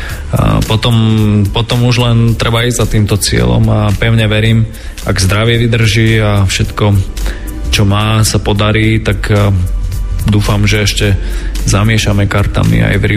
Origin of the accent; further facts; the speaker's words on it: Helpa, Banská Bystrica Region, Slovakia; born there; ktorý si ja pamätám na Helpe, kde som sa narodil pod Kráľovou holou